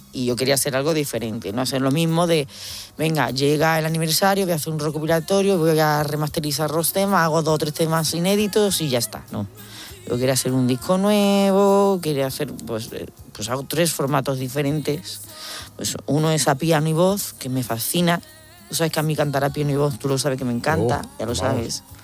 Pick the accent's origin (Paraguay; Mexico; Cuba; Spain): Spain; Seville, Andalusia; en Sevilla, en mi tierra, la liamos bien